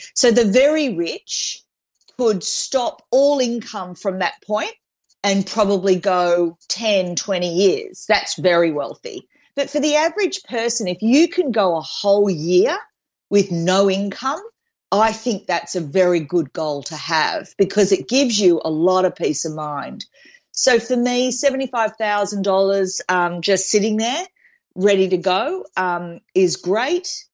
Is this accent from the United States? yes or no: no; Sydney, New South Wales, Australia; So I'm born and bred in Sydney, Australia.